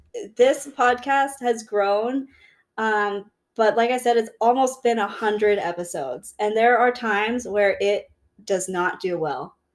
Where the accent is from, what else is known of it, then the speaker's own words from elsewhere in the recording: Pacific Northwest, United States; Like, I'm a podcaster from the Pacific Northwest.